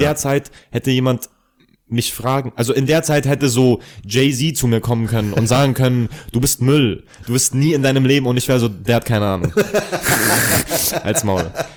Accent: Ingolstadt, Bavaria, Germany; Ja, ich komme aus Ingolstadt.

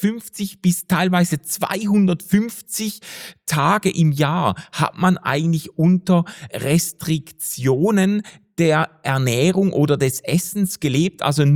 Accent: Switzerland; wenn wir als Schweizer Wohlstandsbürger über Fasten reden

